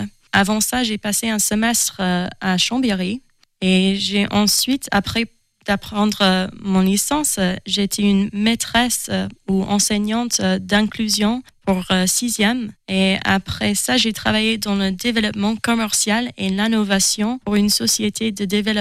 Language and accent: French; Austin, Texas, United States; French is a second language; j'ai 25 ans et je viens d'Austin au Texas.